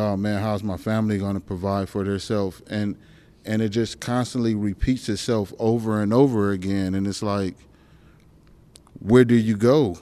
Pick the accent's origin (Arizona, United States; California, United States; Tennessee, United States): California, United States; Compton; now in Alaska, United States; it's a little more resources here in Alaska, but I'm from Compton.